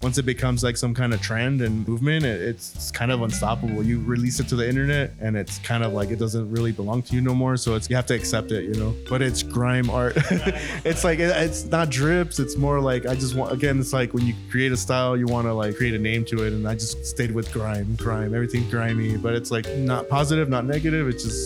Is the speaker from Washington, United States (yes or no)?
no; San Bernardino, California, United States; growing up in San Bernardino, skateboarding all around the IE, this was just kind of like how we talked